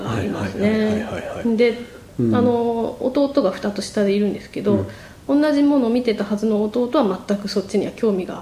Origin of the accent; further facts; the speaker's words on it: Kanagawa, Japan; also born or lived in Nishinomiya; その前住んでたのがずっと神奈川県だったんで、